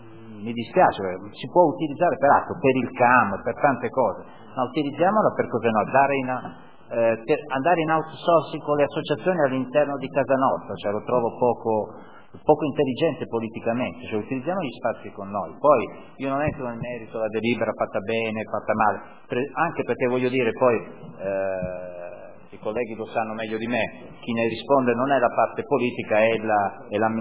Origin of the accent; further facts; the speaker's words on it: Naples, Campania, Italy; sono napoletano, melodrammatici